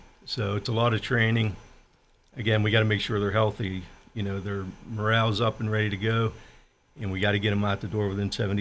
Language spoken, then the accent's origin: English; Pittsburgh, Pennsylvania, United States; Born and raised in Pittsburgh, obviously Allegheny County.